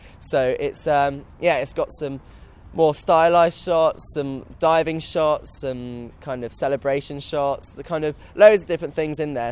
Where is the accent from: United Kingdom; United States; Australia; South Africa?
United Kingdom; Plymouth, South West England; I think the Plymouth Parade is going to be extra special just because it's my hometown, it's where my friends and family are.